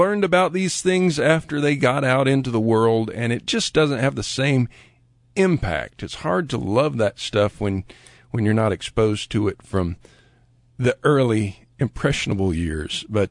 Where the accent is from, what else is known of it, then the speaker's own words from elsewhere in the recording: Lakeland, Florida, United States; It adjoins the town where I grew up, Lakeland, Florida. Yeah, that's what's wrong with me. I grew up in Florida.